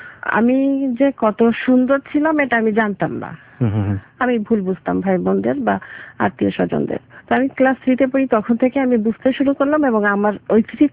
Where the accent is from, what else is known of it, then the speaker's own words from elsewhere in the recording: Khulna, Khulna Division, Bangladesh; also born or lived in Bagerhat; আমরা খুলনা চলে আসি।